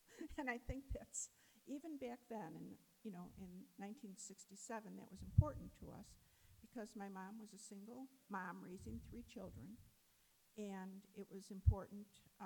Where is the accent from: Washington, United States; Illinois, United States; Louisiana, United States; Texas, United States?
Illinois, United States; River Forest; I grew up in River Forest. I went to St. Luke's School, which is in River Forest.